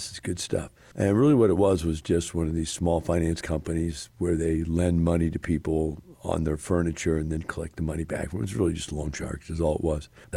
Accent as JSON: {"language": "English", "region": "Wisconsin", "country": "United States", "moved": "yes", "said": "I came from Wisconsin where the water's crystal clear. It's glacial lakes. It's unbelievably beautiful. And forests and, you know, all kinds of outdoor stuff."}